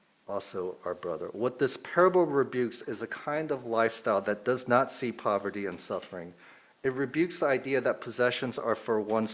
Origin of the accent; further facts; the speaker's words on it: South Korea; I shared earlier about growing up in Korea